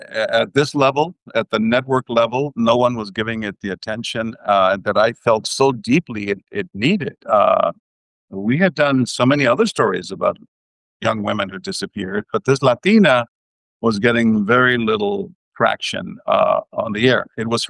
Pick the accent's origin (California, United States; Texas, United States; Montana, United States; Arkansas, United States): Texas, United States; San Antonio; it's a tragedy that happened just a couple of hours from my hometown of San Antonio, 20-year-old Mexican-American, and I could relate to it because I'm Mexican-American. I grew up in the barrio.